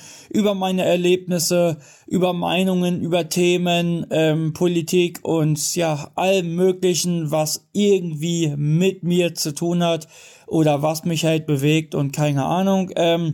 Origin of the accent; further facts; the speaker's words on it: Kassel, Hesse, Germany; born there; now in Bad Arolsen, Germany; bin eine Transfrau. Geboren in Kassel, wohne in Bad Arolsen, zum Zeitpunkt der Podcast-Episode auch circa 10 Jahre schon.